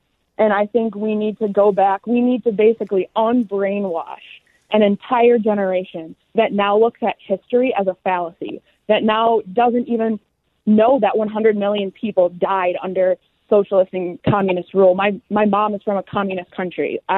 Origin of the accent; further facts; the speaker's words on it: United States; I don't understand how it's privileged to be grateful for everything that I have as an American.